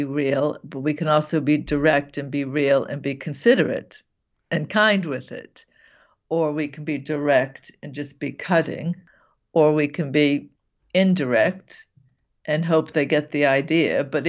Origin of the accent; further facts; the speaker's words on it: Boston, Massachusetts, United States; Yeah, I mean, I'm from Boston, so we can be very, I don't know. I mean, we might be on par with the New Yorkers.